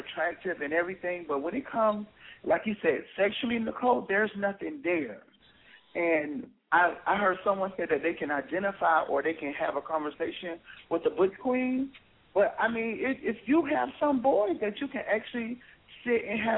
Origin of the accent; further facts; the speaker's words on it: Atlanta, Georgia, United States; now in New York, United States; I've been in New York since October. I'm from Atlanta.